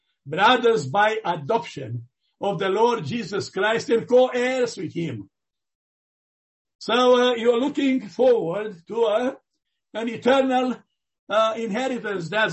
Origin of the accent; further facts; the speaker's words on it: Romania; moved away; Like when I came from Romania, I was so afraid of these doctrines